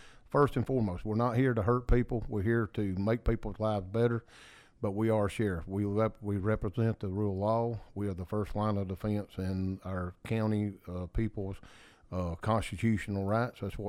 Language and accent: English; Georgia, United States; Georgia's my mother. This is my home state.